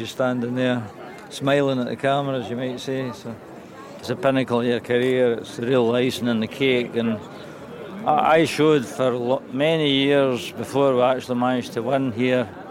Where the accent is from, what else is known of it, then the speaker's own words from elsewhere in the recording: Campbeltown, Scotland, United Kingdom; from Campbelltown, and I was asked to judge the Royal Highland Show this year